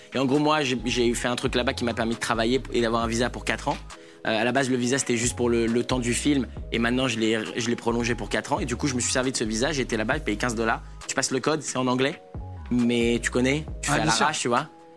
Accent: France; Je lui dis, je suis français, voilà, French et tout machin.

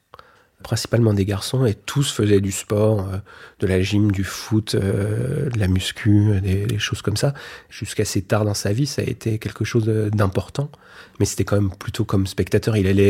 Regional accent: Grand Est, France; j'ai grandi dans les Vosges, dans l'est de la France

